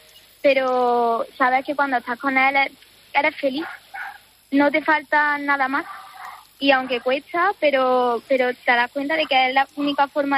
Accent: Córdoba, Andalusia, Spain; Sí, yo soy de Córdoba capital

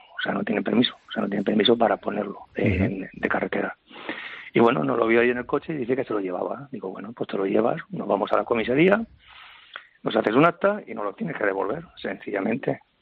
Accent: Catalonia, Spain; el problema que tenemos en Cataluña, que somos los ciudadanos españoles y catalanes los que estamos presos.

